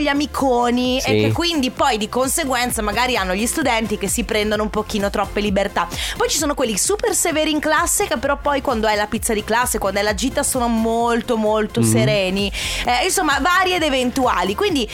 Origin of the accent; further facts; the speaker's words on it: Sicily, Italy; E noi siamo siciliani, la polenta fritta non è roba nostra.